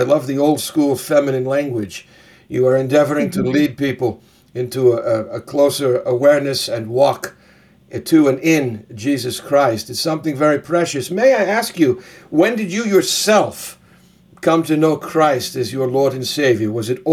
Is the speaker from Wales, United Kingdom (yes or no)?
yes; Wales, United Kingdom; I'm a Welshman, but I was raised amidst an Italian community.